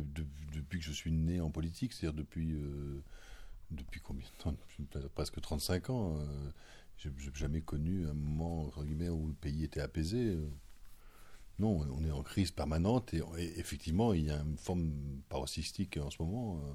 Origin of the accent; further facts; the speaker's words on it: Lens, Hauts-de-France, France; born there; je suis né à Lens, j'ai tourné à Lens.